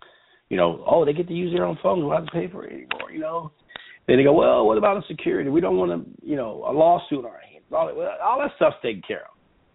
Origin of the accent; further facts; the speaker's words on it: Mississippi, United States; accent: Mississippi twang; if I'm not your style of a person with my country accent and my Mississippi twang, you know, don't listen to me.